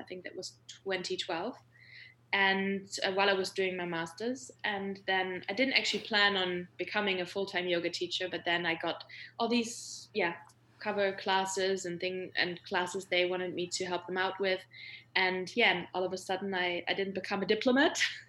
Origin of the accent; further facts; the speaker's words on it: Cologne, North Rhine-Westphalia, Germany; also born or lived in Spain; So I am from Cologne. I'm from here. But after I finished high school, or actually during high school, I lived in Spain for a year